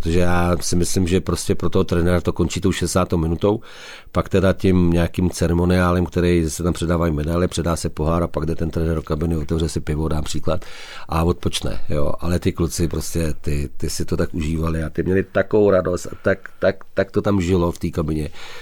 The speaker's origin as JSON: {"language": "Czech", "town": "Karlovy Vary", "region": "Karlovy Vary Region", "country": "Czechia", "said": "tak jsem z Karlových Varů a jsem v Karlových Varech"}